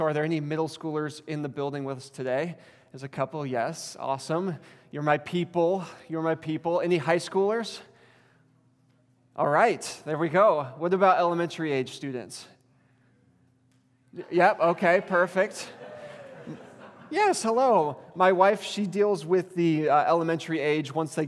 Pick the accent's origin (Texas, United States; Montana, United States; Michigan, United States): Montana, United States; I'm not a Texan. I am a Montana boy through and through.